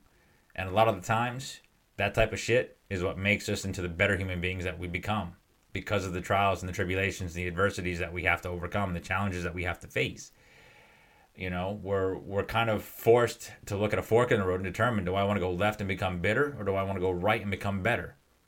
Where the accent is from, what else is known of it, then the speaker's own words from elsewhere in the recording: Lincoln, Maine, United States; stopped in my hometown, Lincoln, Maine.